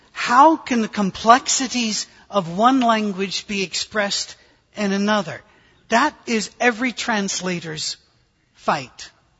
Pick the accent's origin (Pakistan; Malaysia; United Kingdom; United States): United Kingdom; I'm British, if you hadn't noticed.